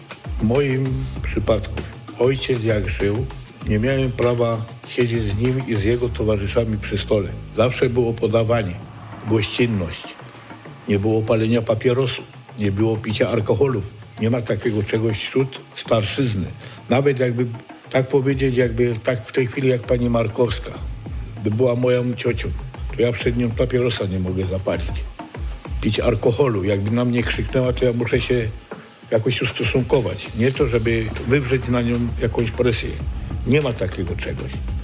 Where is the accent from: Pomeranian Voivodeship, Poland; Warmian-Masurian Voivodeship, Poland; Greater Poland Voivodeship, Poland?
Greater Poland Voivodeship, Poland; Poznań; Mieszkam w Poznaniu od urodzenia.